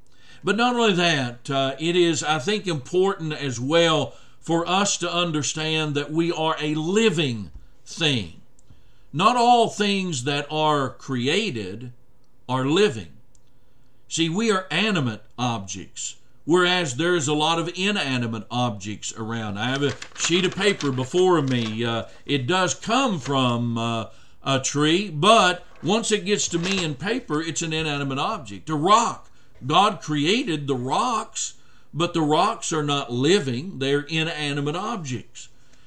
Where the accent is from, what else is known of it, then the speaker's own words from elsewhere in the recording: San Angelo, Texas, United States; Now, I come from San Angelo, Texas, spent 6 years down there, a desert area practically.